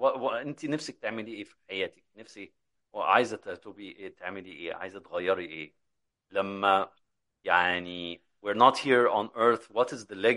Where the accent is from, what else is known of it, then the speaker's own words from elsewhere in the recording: Yemen; مهما كان عندنا مشاكل في بلدنا، مهما كان عندنا مشاكل في الاقتصاد